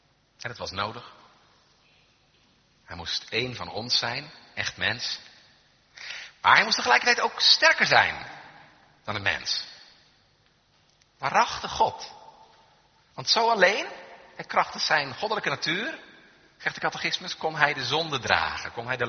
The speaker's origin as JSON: {"language": "Dutch", "town": "Scherpenzeel", "region": "Gelderland", "country": "Netherlands", "tie": "born or raised there", "said": "in de omgeving waar ik ben opgegroeid, Gelderse Vallei, kom je die regelmatig tegen. Bij ons aan de rand van het dorp in Scherpenzeel stond een schaapskooi."}